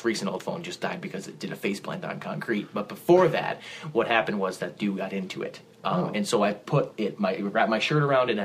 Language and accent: English; Buffalo, New York, United States; Oh, we're from Buffalo. Lord of the Chicken Wings.